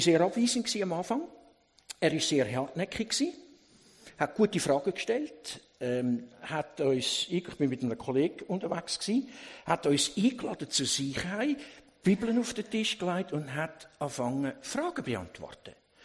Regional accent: Zurich, Switzerland; Okay, ich bin von Zürich, bin in Zürich geboren, bin dort in die Schule gegangen.

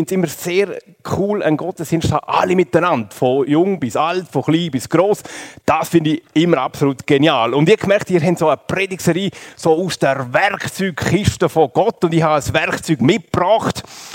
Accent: Liechtenstein; aufwachsen im Liechtenstein. Darum ist mein Dialekt ganz ein bisschen durcheinander gekommen, aber nicht so tragisch.

